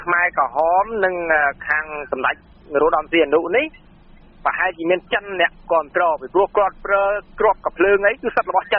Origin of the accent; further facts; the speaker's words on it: Prey Veng, Cambodia; បាទខ្ញុំអ្នកព្រៃវែងទេអ្នកបង